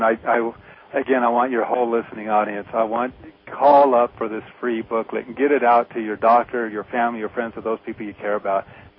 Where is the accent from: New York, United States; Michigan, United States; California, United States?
California, United States; now in Utah, United States; Yeah, I grew up in California, and I went to Utah skiing 1 year